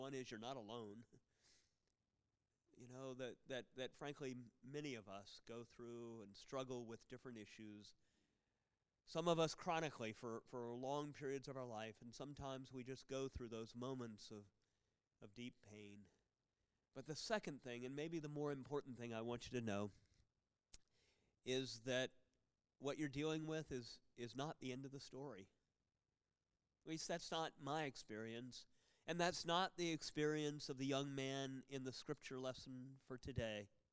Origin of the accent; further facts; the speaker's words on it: Tampa, Florida, United States; I was born in Tampa, Florida. That's where I grew up.